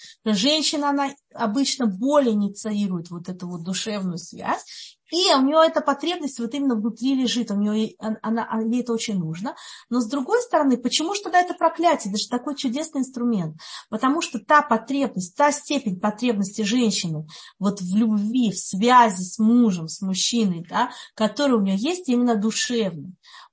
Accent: Russia; now in Beitar Illit, Israel; особенно мы, как бы выходцы из России, из СНГ

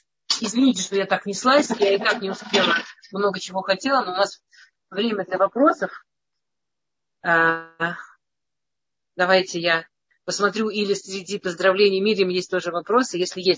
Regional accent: Moscow, Russia; accent: Moscow Russian; я из Москвы в детстве, и мы говорили на нормальном, я не знаю, какой у меня сейчас русский прононс, поэтому я, но в детстве я точно говорила на обычном классическом московском русском языке.

